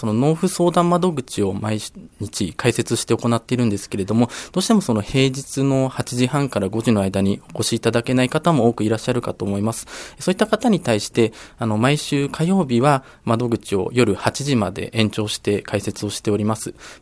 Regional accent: Fujisawa, Kanagawa, Japan; 生まれも育ちも藤沢市なので、藤沢市、大好きな藤沢市がこんなに知られてないのはもったいないことだなと思ったので

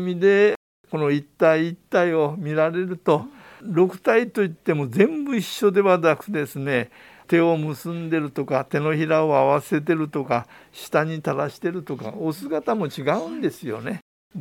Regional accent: Kyushu, Japan; 私の出身は九州で家内は鹿児島なんですけど、

